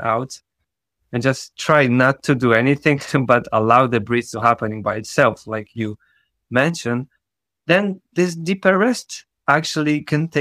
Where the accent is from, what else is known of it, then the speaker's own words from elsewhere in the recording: Poland; English is a second language; Yeah, I'm from Poland, so we're like neighbors.